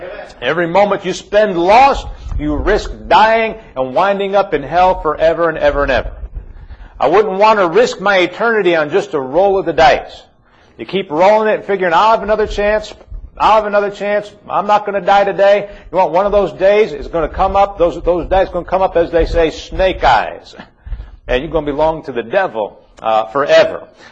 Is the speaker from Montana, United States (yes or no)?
no; Illinois, United States; I grew up in the Roman Catholic Church in the state of Illinois.